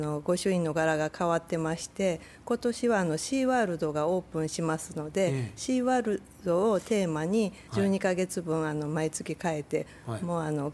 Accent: Kansai, Japan; ちょっと飴を関西人としてなんか飴をあげたいかなって言って

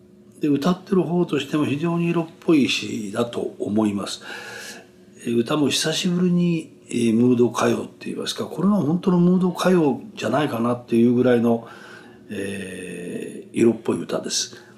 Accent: Kansai, Japan; 関西っていうのはもう生まれてずっと関西で、そうですね、生まれ育ったと思ってください。だから印象はもうほとんど、おばちゃんと一緒です、関西の。

